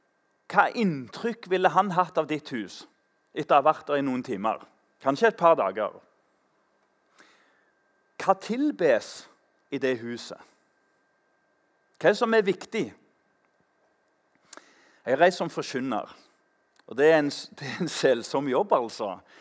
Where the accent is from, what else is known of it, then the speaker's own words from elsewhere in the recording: Tananger, Rogaland, Norway; Og i Tananger, der jeg vokste opp, så hadde vi mye sånt.